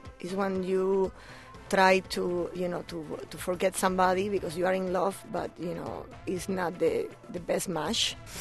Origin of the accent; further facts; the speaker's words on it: Havana, Cuba; moved away as an adult; also born or lived in Rome; now in New York, United States; Yeah, I grew up in Havana. I, you know, started art school there. I moved to Rome. I did university in Belle Arti in Roma.